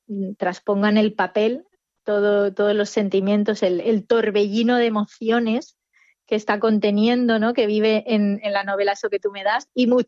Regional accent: Villajoyosa, Valencian Community, Spain; tengo pendiente ambientar alguna novela en la maravillosa ciudad que es Villajoyosa, que es mi ciudad natal. Es una ciudad que huele a chocolate, que tiene más de 300 días de sol al año.

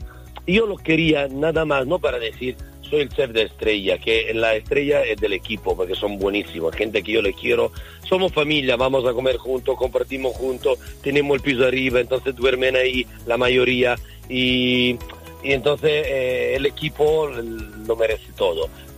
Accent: Emilia-Romagna, Italy; Spanish is a second language; aunque yo vengo de Emilia Romagna, por cierto, mi región la pongo al primer puesto, al primer sitio

